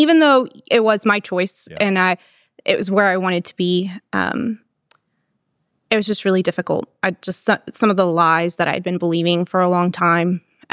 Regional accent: Texas, United States; also born or lived in Louisville, Kentucky / Virginia; So I grew up here in Texas. I was born in Louisville. And then we moved to Virginia, sixth grade.

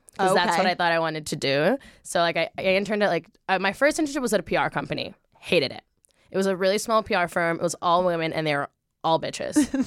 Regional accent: Rome, Lazio, Italy; also born or lived in London, United Kingdom; I was born in London, obviously, yeah. So I have a UK passport. I lived there till I was 7. And when I moved to Rome

